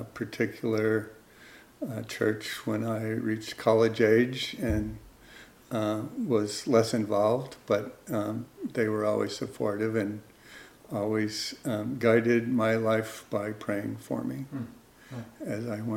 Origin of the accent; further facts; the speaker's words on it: Chicago, Illinois, United States; also born or lived in Tennessee; So I was raised first in Tennessee for 9 years, and then in the my dad moved to the suburb. My family moved because my dad's job moved to Chicago, and my mom was from Chicago, so we lived in the suburbs of Chicago.